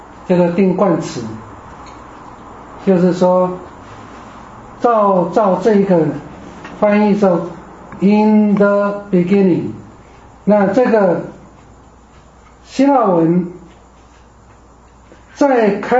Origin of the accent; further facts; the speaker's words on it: China; 就是我们中国人来看，知道说，它的次序应该是这样